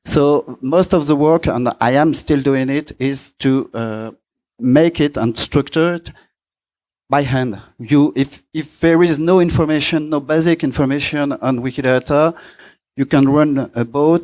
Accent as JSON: {"language": "English", "country": "France", "second_language": "English", "said": "I'm from France"}